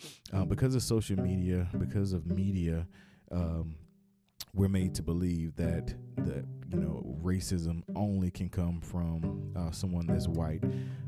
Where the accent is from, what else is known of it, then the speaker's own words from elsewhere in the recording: Southeast, United States; I grew up in the Southeast. I've experienced racism in my face.